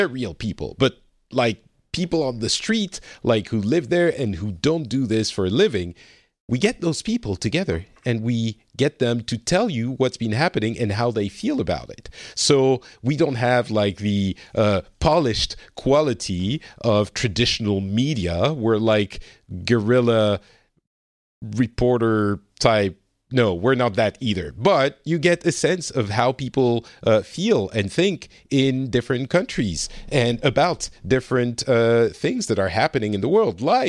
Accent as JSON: {"language": "English", "country": "France", "lives_now": "Finland", "said": "So I'm originally from France. I'm currently in Finland"}